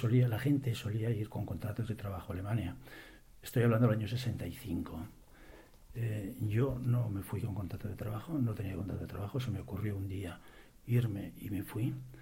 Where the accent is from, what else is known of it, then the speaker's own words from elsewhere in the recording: Quintanar de la Sierra, Castile and León, Spain; born there; No, yo nací en Burgos, uh-huh. En un pueblecito llamado Quintanar de la Sierra. Nací en el año 47, con lo que ahora tengo 61 años cumplidos.